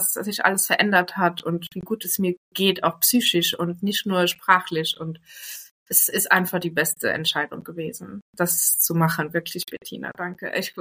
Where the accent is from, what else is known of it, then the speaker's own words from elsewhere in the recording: Luxembourg; now in Trier, Germany; ich bin Luxemburgerin, in Luxemburg groß geworden.